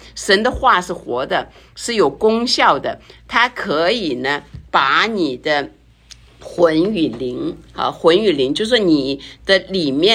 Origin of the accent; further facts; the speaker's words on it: China; moved away as an adult; 像我们从大陆来，特别我因为在中国大陆 读完大学然后来这边的时候